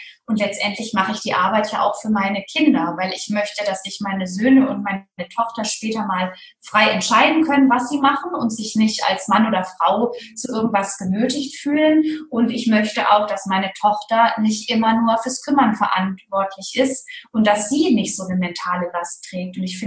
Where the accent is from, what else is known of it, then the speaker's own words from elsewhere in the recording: West Germany, Germany; Wir sind in Westdeutschland groß geworden.